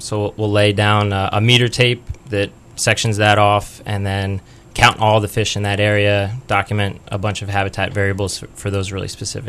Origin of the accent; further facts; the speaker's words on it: New Jersey, United States; I grew up in New Jersey. Other than random trip to the Jersey Shore from now and then